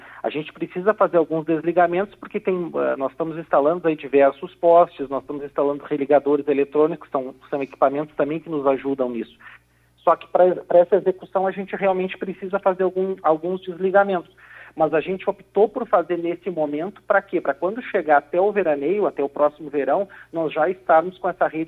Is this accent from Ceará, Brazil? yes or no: no; São Lourenço do Sul, Rio Grande do Sul, Brazil; em especial para mim, que sou de São Lourenço, então é uma satisfação muito grande.